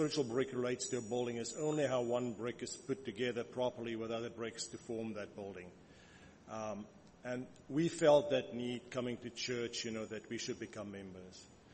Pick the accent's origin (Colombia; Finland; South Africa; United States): South Africa; born there; so I was born in South Africa, similar to Marietta